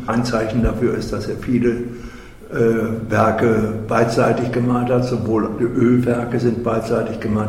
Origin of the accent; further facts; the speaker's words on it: Papenburg, Lower Saxony, Germany; born there; Wir kommen beide aus Papenburg gebürtig, haben hier in Papenburg 1970 unsere Hochzeit gefeiert.